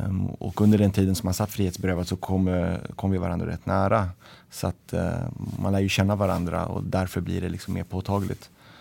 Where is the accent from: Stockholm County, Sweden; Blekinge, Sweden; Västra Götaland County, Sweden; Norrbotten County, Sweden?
Stockholm County, Sweden; Södertälje; Jag kan börja med att säga att jag är född och vuxen i Södertälje.